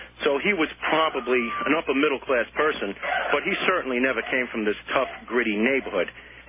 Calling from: New York, United States; I'm calling from New York.

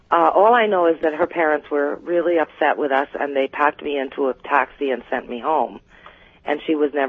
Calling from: Vancouver, British Columbia, Canada; also born or lived in Quito, Ecuador; I'm calling from Canada, from Vancouver.

